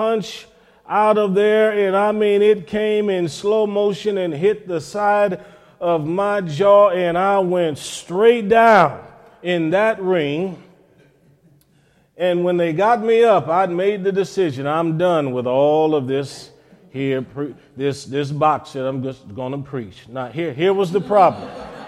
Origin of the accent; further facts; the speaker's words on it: Cleveland, Ohio, United States; I've had friends growing up in Cleveland, Ohio, that got involved with a lot of things